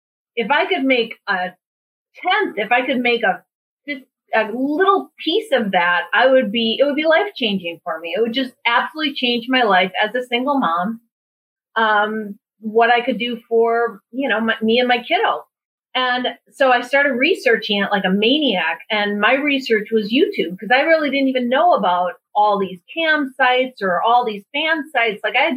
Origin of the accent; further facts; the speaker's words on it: Midwest, United States; I'm from the Midwest. I mean, I'm frugal.